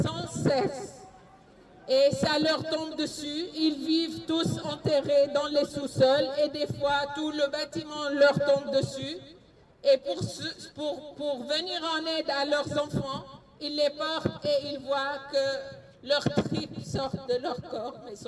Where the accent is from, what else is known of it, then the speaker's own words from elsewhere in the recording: Jisrin, Rif Dimashq, Syria; Je suis de Jesrin, de Al-Ghouta orientale.